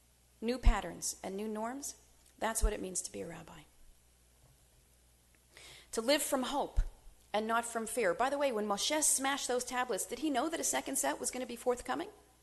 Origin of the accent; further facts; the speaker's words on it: Montreal, Quebec, Canada; I was born and raised in the Orthodox community of Montreal, Quebec. As far as I know, still part of Canada.